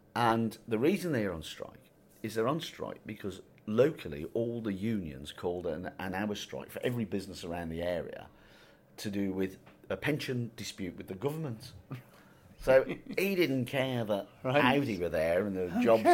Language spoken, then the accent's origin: English; England, United Kingdom; So I said, I'm English, you know. I'm just going home.